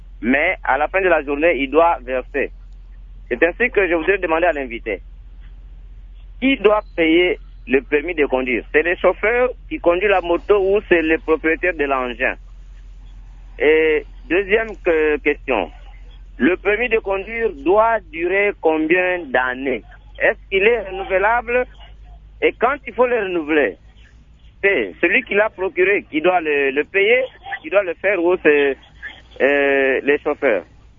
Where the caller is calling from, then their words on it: Kananga, Kasaï-Central, DR Congo; on est en train de le vivre ici chez nous à Kananga et puis partout ailleurs aussi, je pense